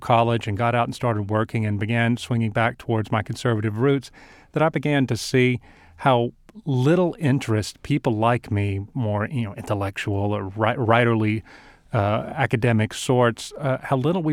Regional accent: Deep South, United States; I mean, I come from the Deep South, and we have a very strong martial tradition there

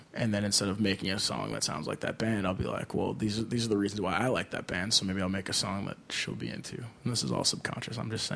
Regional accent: Minnesota, United States; For me, I think, depending on the season, being a Minnesotan, like, hard. Like, I love it here

